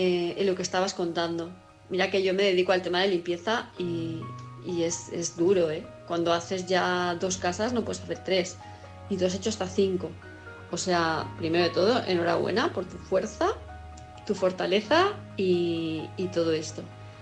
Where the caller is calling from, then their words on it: Palma, Balearic Islands, Spain; de Palma de Mallorca